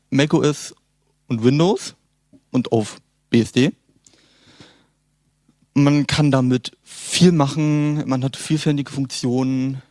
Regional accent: Berlin, Germany; wie bereits angesprochen. Ich bin 17 Jahre alt, ich komme aus Berlin.

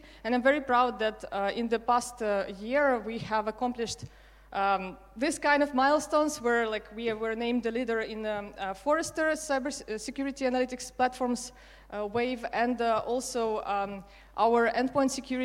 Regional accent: Ukraine; now in Netherlands; I'm from Ukraine, but I moved to Netherlands about 14 years ago right now, so I have two homes

